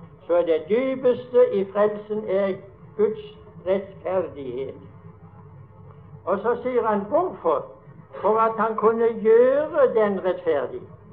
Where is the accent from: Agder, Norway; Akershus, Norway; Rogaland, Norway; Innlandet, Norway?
Agder, Norway; Sør-Audnedal; Jeg husker som barn hjemme i Sør-Audendal